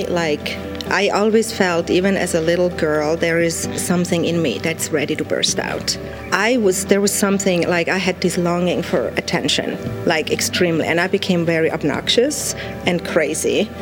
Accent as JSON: {"language": "English", "country": "Switzerland", "tie": "born or raised there", "moved": "yes", "said": "I grew up in Switzerland, and I came here about 21 years ago."}